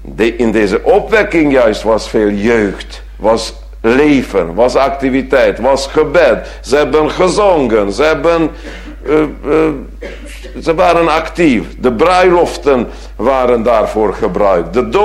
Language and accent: Dutch; Transylvania, Romania; first language Hungarian; Dutch is a second language; Ik ben uit Roemenië. Dus als volk, ik spreek wel Roemeens, als jullie spreken ook Engels of anders. Het is niet mijn moedertaal, het is niet mijn volk. We zijn net zo Hongaren als die mensen in Hongarije.